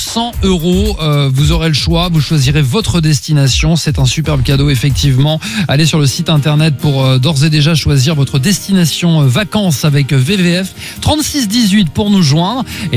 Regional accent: Le Mans, Pays de la Loire, France; Tu sais, moi, je suis du Mans, je suis dans la Sarthe.

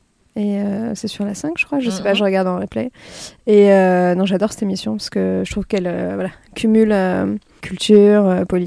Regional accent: Île-de-France, France; Grandi en banlieue parisienne et donc dans un environnement très bétonné, je dirais.

